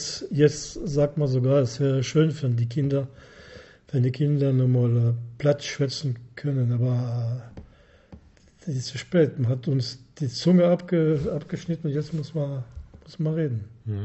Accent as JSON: {"language": "German", "region": "Grand Est", "country": "France", "said": "Bei uns in Lothringen mal sicher."}